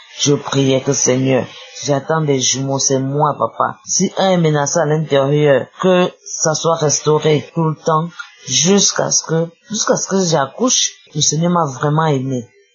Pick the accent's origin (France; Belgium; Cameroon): Cameroon; now in Gabon; je suis une Camerounaise vivant au Gabon.